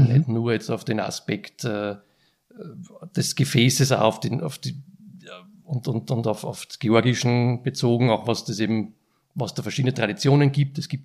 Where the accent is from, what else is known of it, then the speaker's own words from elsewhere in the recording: Ybbs an der Donau, Lower Austria, Austria; Ich bin aus Ybbs an der Donau und bin dort seit knapp 10 Jahren als Weinimporteur tätig.